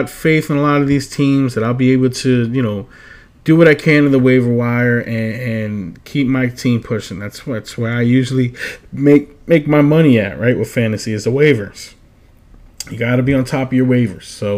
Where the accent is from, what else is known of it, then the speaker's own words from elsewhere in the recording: Vineland, New Jersey, United States; Pop is his nickname around here in the Violin area because I am from Violin, New Jersey, where Pop was born and bred, where he went to high school.